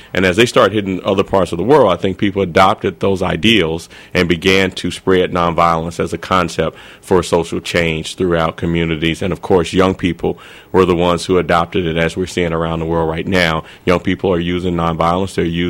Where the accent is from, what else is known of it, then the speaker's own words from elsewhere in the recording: Atlanta, Georgia, United States; I grew up in Southwest Atlanta.